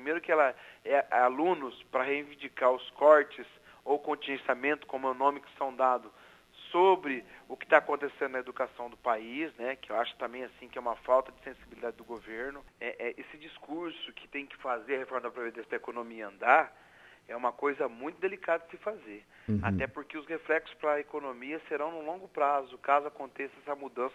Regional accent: Apucarana, Paraná, Brazil; que eu sou de Apucarana, né?

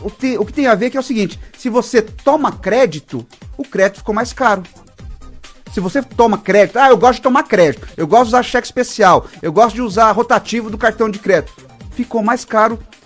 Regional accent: Brazil; O nosso problema enquanto brasileiro é que os produtos sobem

